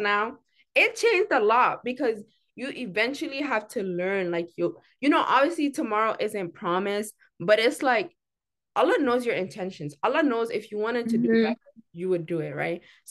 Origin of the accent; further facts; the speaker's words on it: United States; born there; I was born in America where women are like always fighting for their rights.